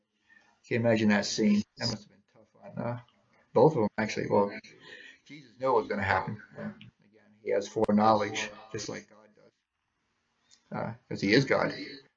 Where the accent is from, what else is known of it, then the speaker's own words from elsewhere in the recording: Rhode Island, United States; moved away as an adult; now in Arizona, United States; I'm from New England. And even though I've lived in Arizona since 1998, 23 years now. Yeah, this month, 23 years. And I've been back to Rhode Island twice in that time